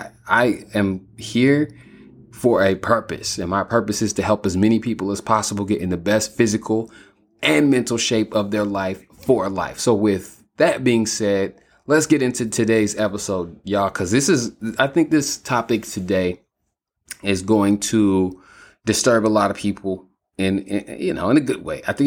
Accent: California, United States; moved away; And y'all know I'm from California, but because we moved

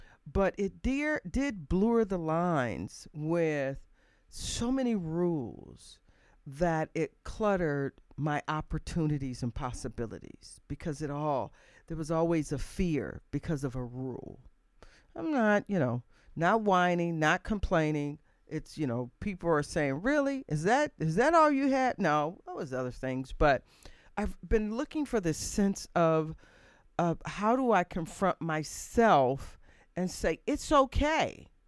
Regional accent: Chicago, Illinois, United States; I'm from Chicagoland area, and so is she

